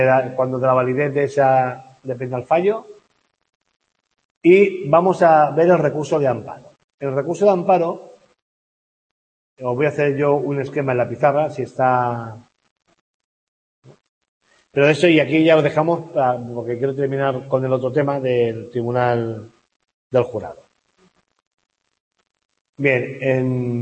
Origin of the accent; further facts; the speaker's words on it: Valencian Community, Spain; En Valencia, yo soy valenciano, y allí, yo soy valenciano, y allí siempre se ha podido elegir escuelas de castellano y escuelas de valenciano.